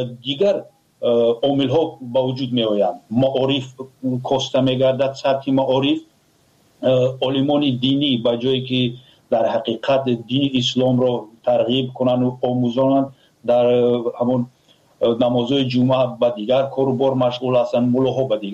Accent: Tajikistan; یگان فیلم تاریخی که فخر کنند تاجیکان که ما تاجیک هستیم نداریم.

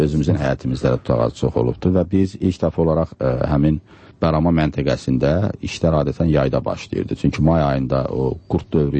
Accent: Guzdak, Fuzuli District, Azerbaijan; born there; Hələ, düzdür. Şadda doğulmuşam.

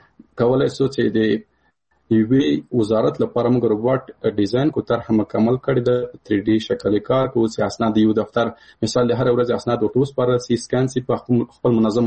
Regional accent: Paktia, Afghanistan; مثال زه د کابل د پکتیا یم

